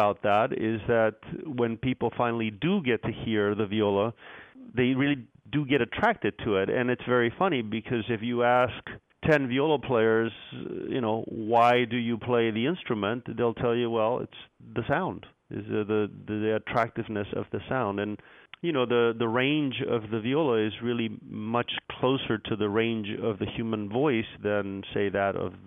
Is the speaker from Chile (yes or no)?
yes; Chile; when I was growing up in Chile, actually, there were no young violists.